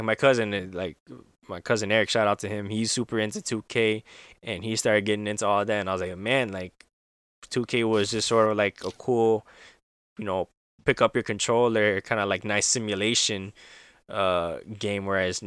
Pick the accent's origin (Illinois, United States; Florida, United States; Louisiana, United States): Illinois, United States; Chicago; So, yeah, I will be starting a position with my hometown Chicago Bears as a seasonal content producer.